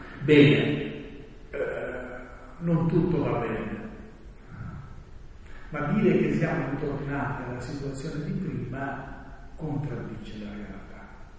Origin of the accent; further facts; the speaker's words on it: Sicily, Italy; durante un dibattito a Catania, io sono siciliano